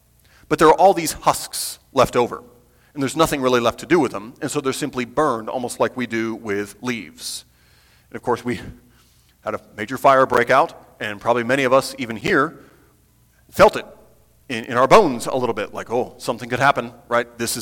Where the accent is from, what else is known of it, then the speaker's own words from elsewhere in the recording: Michigan, United States; I grew up in Michigan, and I like to tell people that Michigan is number two in everything.